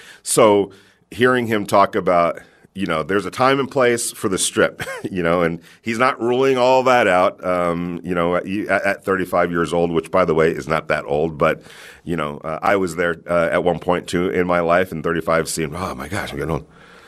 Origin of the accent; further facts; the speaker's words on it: California, United States; I grew up in Southern California. So Las Vegas was always available, you know, and easily accessible to those of us in SoCal.